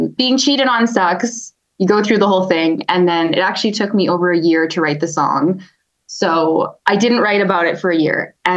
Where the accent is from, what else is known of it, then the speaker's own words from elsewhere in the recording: Edmonton, Alberta, Canada; I'm from Edmonton, Alberta, and that's where I'm from. And that's where I'm settled right now. Also living place with my partner out of town, just north of the city.